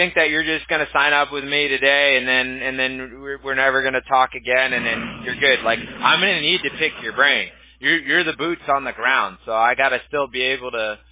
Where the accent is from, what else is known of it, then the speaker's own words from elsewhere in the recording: Huntington Beach, California, United States; Yeah, we're in Orange County. I'm originally from Huntington Beach